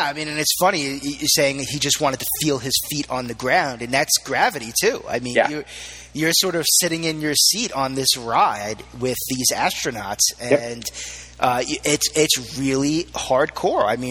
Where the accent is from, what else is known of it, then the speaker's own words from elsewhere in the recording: Staten Island, New York, United States; I grew up in Staten Island where, you know, you're bros with all your friends